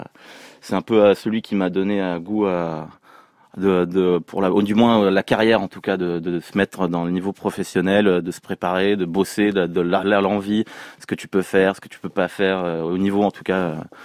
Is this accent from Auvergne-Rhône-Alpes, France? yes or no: yes; Grenoble, Auvergne-Rhône-Alpes, France; born there; À Grenoble, en dessous des montagnes.